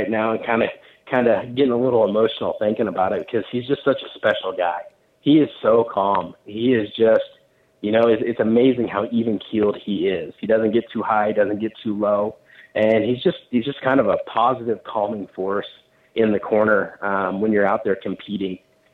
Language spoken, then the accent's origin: English; Beloit, Kansas, United States; also born or lived in Smith Center; Well, it's great to be back in my hometown coaching here and teaching here in Beloit after being gone for 15 years. But getting introduced to the sport, we originally lived in Smith Center.